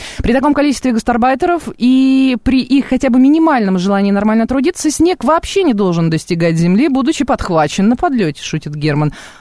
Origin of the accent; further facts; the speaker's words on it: Kurgan, Kurgan Oblast, Russia; Мы все уральские и зауральские, я же сама из Кургана.